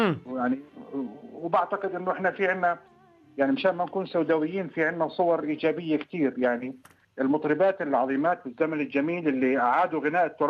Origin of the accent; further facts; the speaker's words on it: Egypt; يعني في عندنا في مصر مثلا